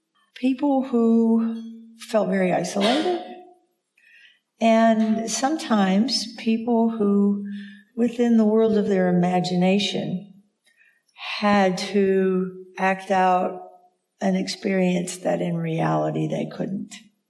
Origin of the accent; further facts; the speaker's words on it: Midwest, United States; because basically we're two dykes from the Midwest.